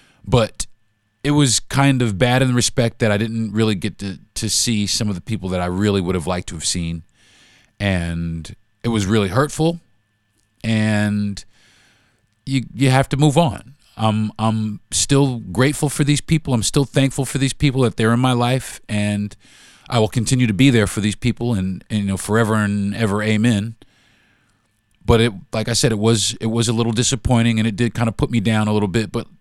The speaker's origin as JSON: {"language": "English", "country": "United States", "tie": "born there", "said": "I was born here in America. I'm American."}